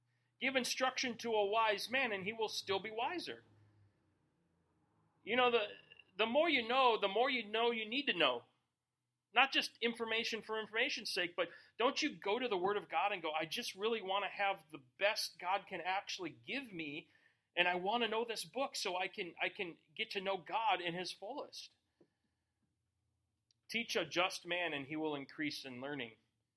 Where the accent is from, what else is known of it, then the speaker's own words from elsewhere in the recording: Minnesota, United States; Because, you know, I grew up in Minnesota. Minnesota is 98% Christian.